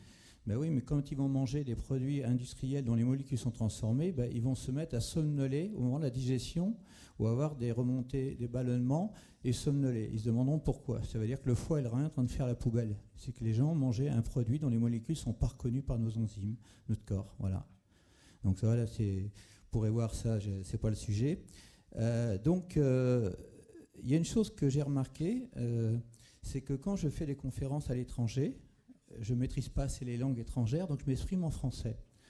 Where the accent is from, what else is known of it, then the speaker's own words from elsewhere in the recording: Nouvelle-Aquitaine, France; je leur dis, je viens du Poitou, avec mes grands sabots.